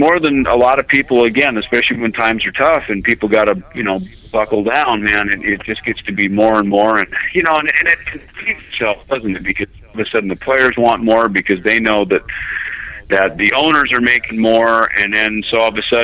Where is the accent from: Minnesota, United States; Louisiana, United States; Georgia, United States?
Minnesota, United States; I grew up in the Midwest in a little on a farm, you know, in southern Minnesota.